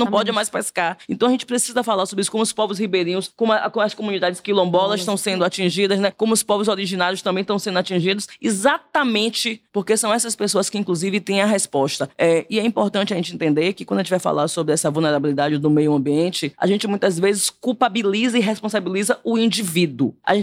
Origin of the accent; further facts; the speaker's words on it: Salvador, Bahia, Brazil; Eu sou de Salvador…